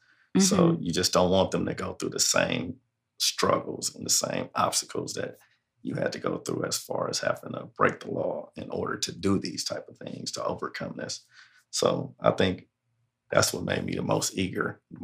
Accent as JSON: {"language": "English", "town": "Los Angeles", "region": "California", "country": "United States", "tie": "born or raised there", "said": "growing up on the East Side or growing up in anybody's hood"}